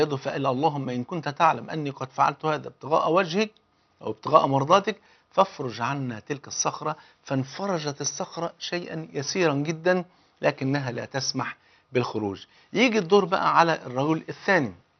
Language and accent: Arabic; Egypt; حتى المثل عندنا في مصر يقول لك اللي بيته من إزاز ما يحدفش ناس بالطوب